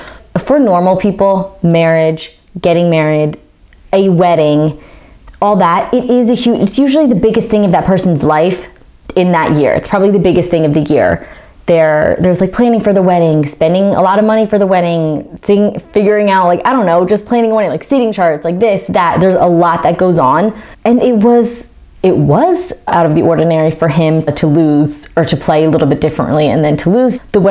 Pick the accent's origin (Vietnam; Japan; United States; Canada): United States; Automatically, we like the Americans because we're American.